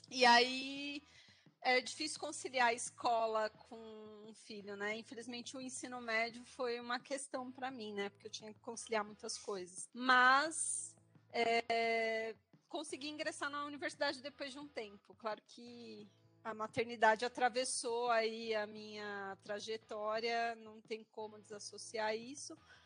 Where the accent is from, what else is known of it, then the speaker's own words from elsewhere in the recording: São Paulo, Brazil; Eu sou aqui de São Paulo, morei no ABC a maior parte da minha vida